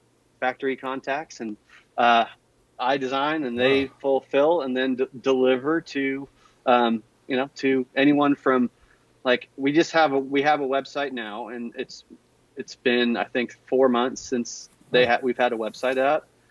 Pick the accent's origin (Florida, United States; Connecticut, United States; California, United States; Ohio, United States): California, United States; Costa Mesa; moved away as an adult; So we moved from, I grew up in Costa Mesa.